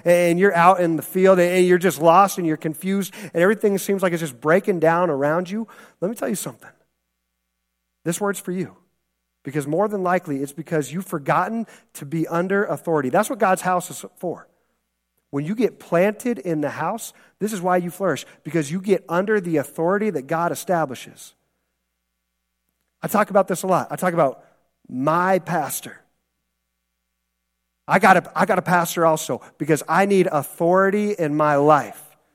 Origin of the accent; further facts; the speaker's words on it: Midwest, United States; And the background I grew up in here in the Midwest, we don't really, you know, maybe some of you guys are like this.